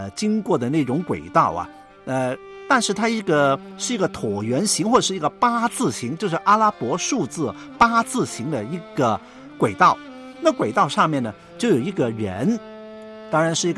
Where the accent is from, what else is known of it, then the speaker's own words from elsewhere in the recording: Guangdong, China; 我们广东人呢有一句俗语常常说玩食玩食，就是找吃的